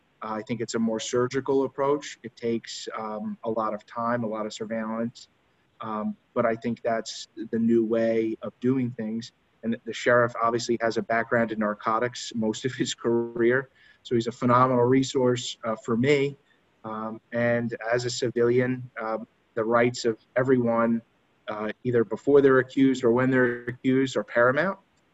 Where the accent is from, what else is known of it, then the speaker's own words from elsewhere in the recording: Ellenville, New York, United States; Born and raised in Ulster County, Ellenville, actually, a proud Ellenville graduate here.